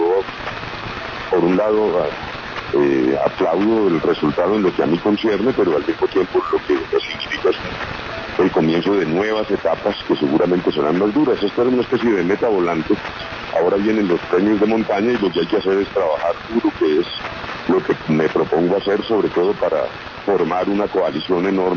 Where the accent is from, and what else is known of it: Colombia